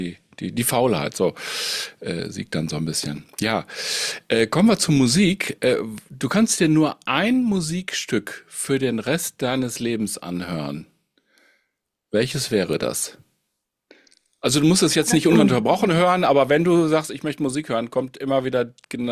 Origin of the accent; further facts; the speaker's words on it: Münster, North Rhine-Westphalia, Germany; Ich komme aus Münster, muss ich dazu sagen.